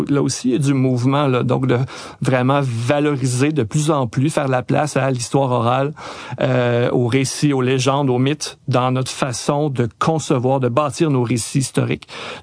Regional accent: Mirabel, Quebec, Canada; étant donné que je viens de la région de Mirabel, donc pas très loin d'Oka.

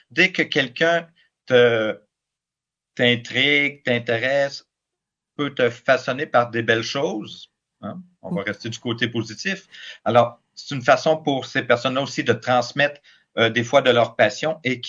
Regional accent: Cap-de-la-Madeleine, Quebec, Canada; j'ai grandi finalement au Cap de la Madeleine, au bord du fleuve, tout près du sanctuaire Notre-Dame du Cap, où je passais régulièrement parce que j'étais à 2 minutes de course, la maison.

